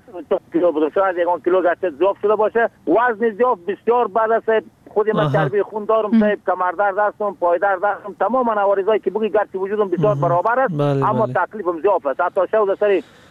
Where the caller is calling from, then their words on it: Bamyan, Afghanistan; سر از ولسوالی که احمد قریه یاجر، فعلا در قریه کاغور زندگی میکنم، ولایت ما بامیان.